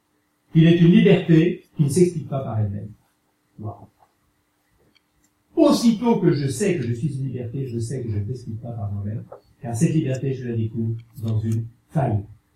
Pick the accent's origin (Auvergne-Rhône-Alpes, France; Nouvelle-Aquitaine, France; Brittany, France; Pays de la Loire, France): Auvergne-Rhône-Alpes, France; Vèze; born there; Je suis né à Vèze en 1926